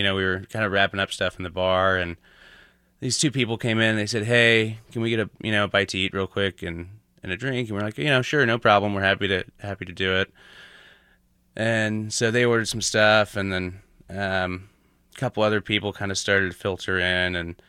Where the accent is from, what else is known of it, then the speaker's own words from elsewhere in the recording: Stockton, California, United States; I'm from Stockton. So, I mean, I love small towns. I mean, I grew up in a small town.